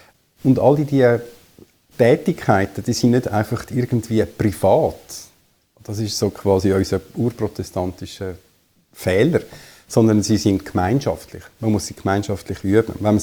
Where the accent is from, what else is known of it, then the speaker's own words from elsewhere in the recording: Zurich, Switzerland; also born or lived in Basel / Los Angeles; Ich bin aufgewachsen in Zürich-Unterland, dort auch in die Schule gegangen und habe dann studiert in Basel, in Los Angeles und Zürich.